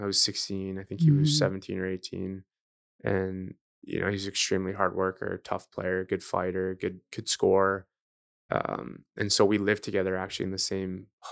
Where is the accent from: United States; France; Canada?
Canada; Toronto, Ontario; So although we're all from Toronto, it's been nice.